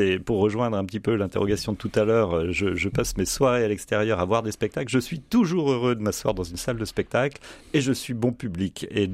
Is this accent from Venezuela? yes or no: no; Paris, Île-de-France, France; je continue à penser que je suis parisien. Voilà, c'est ma racine familiale, c'est là où réside la plupart de ma famille.